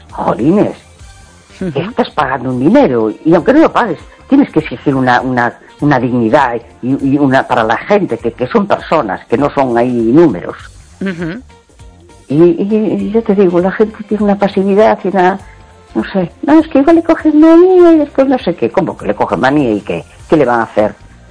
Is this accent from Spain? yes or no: yes; Galicia, Spain; aquí en Galicia siempre nos pasa lo mismo. Yo, a mí me da a veces hasta vergüenza decir que soy gallega